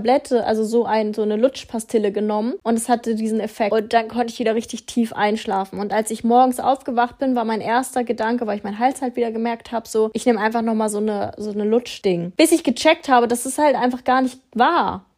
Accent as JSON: {"language": "German", "country": "Germany", "accent": "German"}